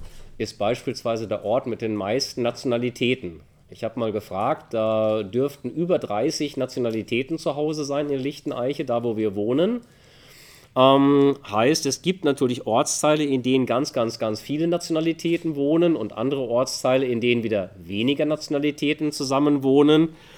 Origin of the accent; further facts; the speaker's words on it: Bavaria, Germany; hier bei uns nennt sich das ja Fränkische Toskana. Es ist aber auch Heimat, mein Heimatland, kann ich sagen, heute ist Bayern oder auch Oberfranken.